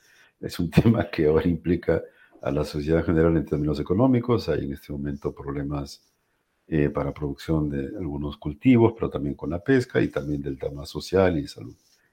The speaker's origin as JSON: {"language": "Spanish", "region": "Piura", "country": "Peru", "said": "yo soy de Piura, en el caso de Piura y en la costa"}